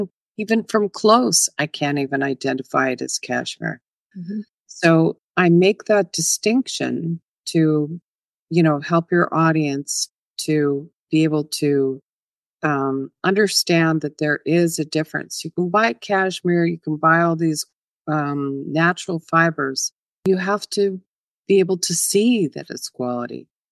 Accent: Canada; I'm from Canada

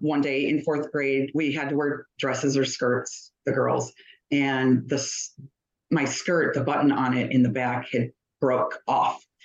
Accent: Michigan, United States; I'm a 55-year-old mom and wife. I have four sons. I grew up in Michigan in a very rigorous Christian household.

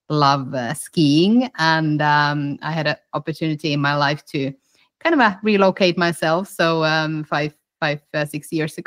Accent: Finland; now in Norway; I come from Finland originally. I live at the moment in Norway.

